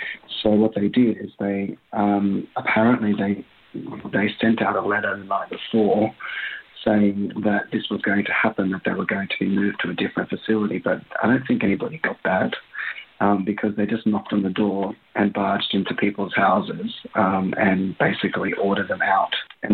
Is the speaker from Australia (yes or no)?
yes; Australia; I mean, we're all Australian, right?